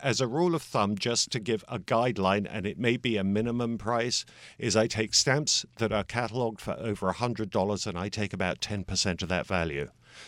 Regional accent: England, United Kingdom; So, yes, I'm an Englishman

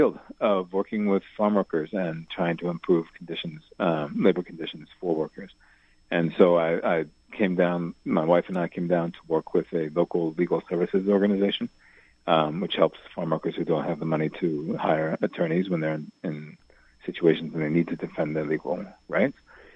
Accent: Washington, District of Columbia, United States; Well, I was back up in where I grew up in the Washington, D.C. area after coming back from Haiti.

